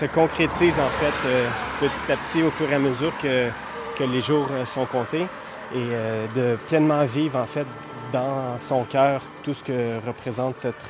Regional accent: Quebec, Canada; je suis québécois.

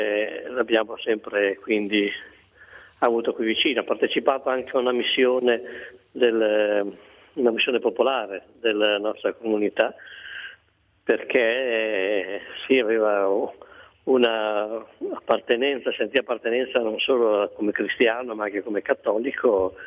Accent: Bologna, Emilia-Romagna, Italy; Ma di allora noi l'apprezzavamo, eravamo suoi fans come bolognesi

